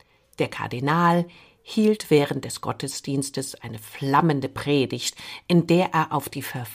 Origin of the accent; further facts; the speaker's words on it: Munich, Bavaria, Germany; Ursprünglich komme ich ja aus Bayern, genau gesagt aus der wunderschönen Stadt München.